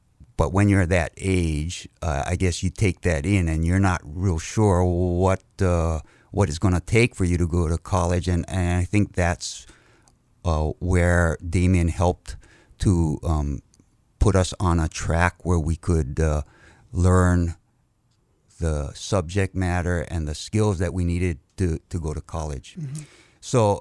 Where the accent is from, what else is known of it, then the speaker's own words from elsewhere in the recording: Hawaii, United States; We initially lived in Kamehameha Heights, right below Camp School, until I was in the sixth grade. And then my dad and my mom bought a house in Salt Lake, and so we moved there